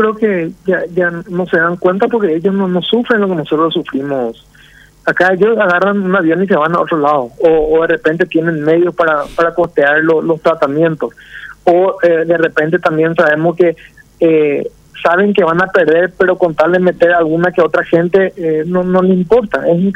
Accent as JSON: {"language": "Spanish", "country": "Paraguay"}